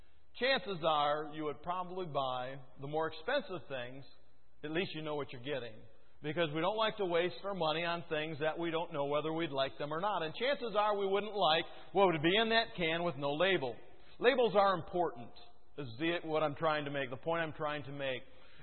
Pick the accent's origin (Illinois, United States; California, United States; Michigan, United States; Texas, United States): Michigan, United States; I identify with Michigan because I know what I have. I know what's there. I'm from Michigan. I enjoy Michigan.